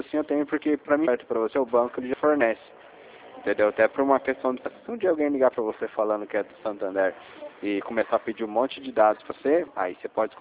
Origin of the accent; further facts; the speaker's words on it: São José dos Campos, São Paulo, Brazil; Que sou de São José dos Campos.